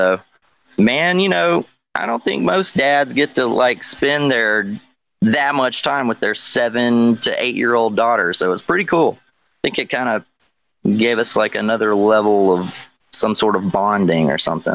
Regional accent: Birmingham, Alabama, United States; also born or lived in Tuscaloosa; I'm from Birmingham. Lived the very early years of my life in Tuscaloosa, actually. That my parents were still in college there. And then they moved here when I was probably 3, 4, 4 or 5, something like that. And then grew up here.

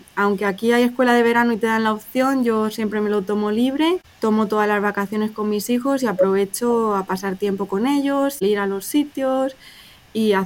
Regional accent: Spain; now in Houston, United States; Nuestros tres hijos han nacido aquí en Houston, así que ellos dicen que son de Houston, Texas, y pues yo soy de España, son 3 países diferentes. Yo hablo español y también inglés, he estudiado francés, aunque no lo hablo fluido

